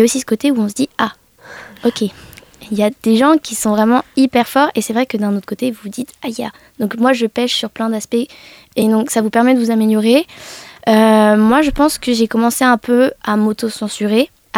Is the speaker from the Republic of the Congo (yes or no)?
no; Nevers, Bourgogne-Franche-Comté, France; Pour ma part, je suis née à Nevers, j'ai fait toutes mes études à Nevers, de la maternelle en fait, au lycée, je n'ai jamais bougé de Nevers.